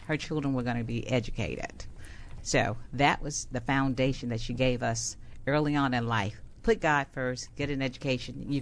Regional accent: Montgomery, Alabama, United States; I am from Montgomery, Alabama.

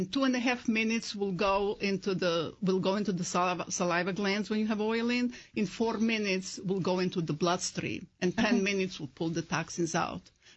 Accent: Montenegro; English is a second language; now in United States; From former Yugoslavia, Montenegro.

